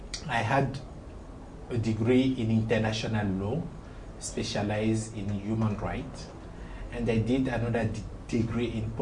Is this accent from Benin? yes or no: yes; Benin; first language French; English is a second language; from Benin in West Africa.